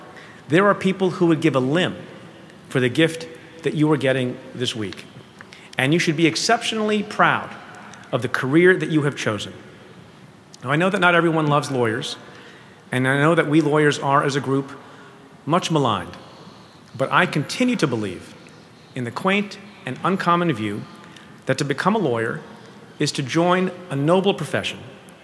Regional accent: India; now in United States; even though I hail from India

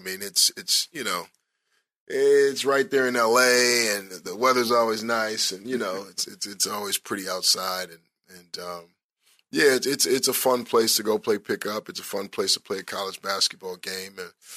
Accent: Inglewood, California, United States; And so for me, growing up in Inglewood, playing ball, started playing basketball at 9.

